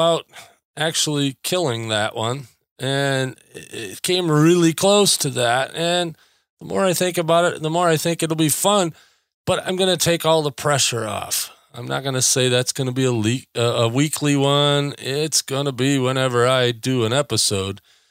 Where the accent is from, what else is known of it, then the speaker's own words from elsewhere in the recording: Traverse City, Michigan, United States; I tend to talk a lot about Michigan and my hometown of Traverse City.